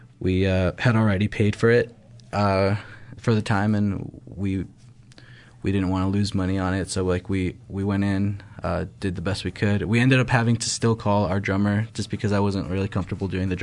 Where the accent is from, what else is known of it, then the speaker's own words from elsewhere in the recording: Thornton, Colorado, United States; We're from Thornton originally, even though it probably says Denver in other places